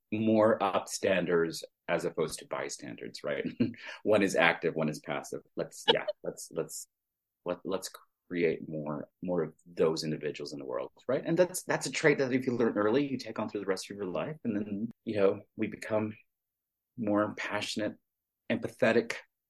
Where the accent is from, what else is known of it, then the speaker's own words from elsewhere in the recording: Texas, United States; now in Denver, United States; I didn't think I could live in Colorado because I grew up in Texas and it was just gonna be so cold.